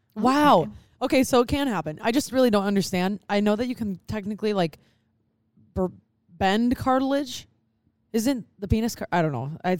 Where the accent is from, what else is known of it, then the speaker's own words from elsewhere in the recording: Poland; Yeah, I'm from Poland. So basically, yeah.